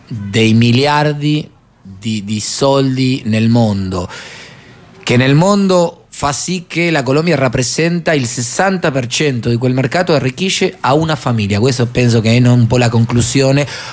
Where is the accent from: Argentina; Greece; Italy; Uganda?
Argentina; almeno io parlo come argentino.